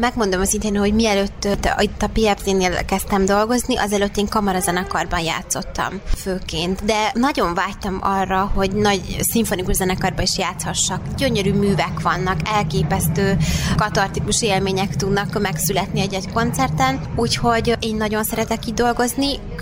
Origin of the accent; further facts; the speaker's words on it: Cegléd, Pest, Hungary; én ugye zeneiskolába kezdtem, Cegléden, alföldi lány vagyok, úgyhogy Cegléden, utána Kecskemétre jártam a konzervatóriumba